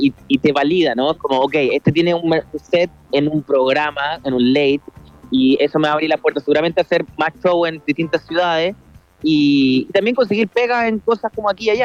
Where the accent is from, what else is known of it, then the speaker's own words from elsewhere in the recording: Chile; Entonces, hablo de Chile, ¿no?, de donde vengo